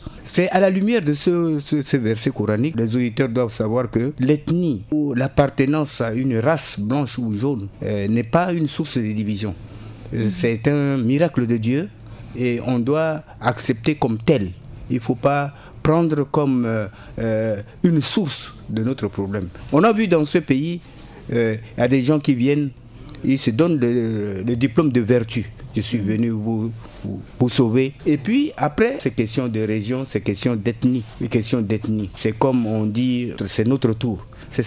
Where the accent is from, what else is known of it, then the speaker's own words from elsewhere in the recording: Central African Republic; nous sommes tous des Centrafricains.